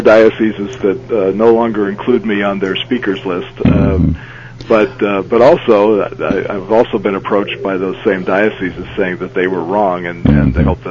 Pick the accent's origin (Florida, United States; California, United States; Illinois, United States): Illinois, United States; I'm from Illinois originally, and attended the seminary.